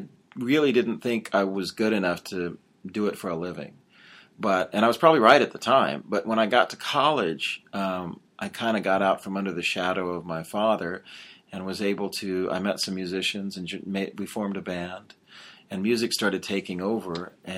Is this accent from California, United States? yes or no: yes; Los Angeles, California, United States; moved away as an adult; also born or lived in New Mexico / Texas; now in Nashville, United States; I was born in Los Angeles, raised there, and in New Mexico, a little bit in Texas, and then I went to college back in L.A., and I moved here when I was 25.